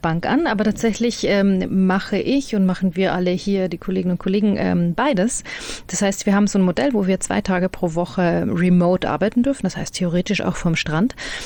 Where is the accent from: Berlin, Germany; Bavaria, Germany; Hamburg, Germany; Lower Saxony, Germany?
Bavaria, Germany; Freilassing; accent: Bavarian; Interessanterweise kann ich Dialekt nur, wenn mein Gegenüber auch Dialekt spricht. Dann falle ich ins Bayerische, sonst kann ich das gar nicht.